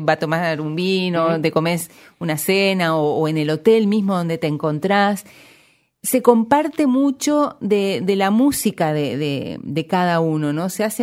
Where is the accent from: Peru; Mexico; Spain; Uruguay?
Uruguay; Paysandú; Bien claro, o sea, yo soy de Paysandú.